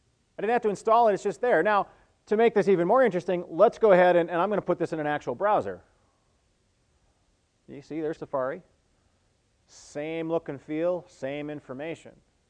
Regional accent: Minnesota, United States; I come from Minnesota.

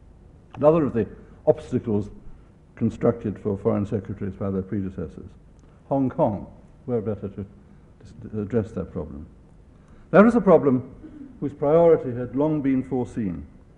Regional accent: Wales, United Kingdom; now in London, United Kingdom; I think, as a Welshman, because when I go to my native land in Wales, if I'm there for any length of time

